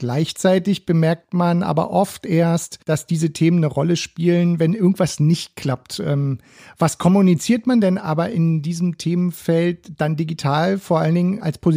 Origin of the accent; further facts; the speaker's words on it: Berlin, Germany; Als Berliner ist einem da natürlich die Alba Group ein Begriff